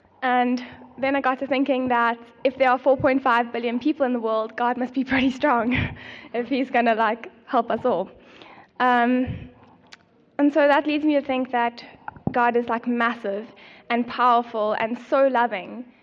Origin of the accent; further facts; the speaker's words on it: North West, South Africa; I'm from the Northwest.